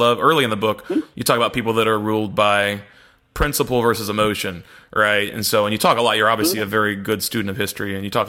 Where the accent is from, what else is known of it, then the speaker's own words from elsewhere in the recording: Missouri, United States; I'm from Missouri.